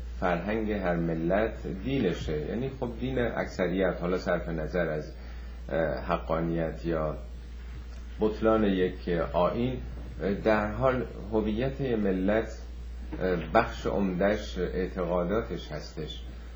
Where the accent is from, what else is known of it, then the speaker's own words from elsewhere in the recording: Iran; در واقع ما هم ایرانی هستیم